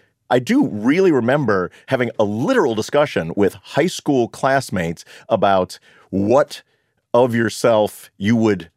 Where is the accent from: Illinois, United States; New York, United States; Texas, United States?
Illinois, United States; Libertyville; I've been put in handcuffs coming back from the bar, walking to my mom's house of my hometown of Libertyville, for walking while black.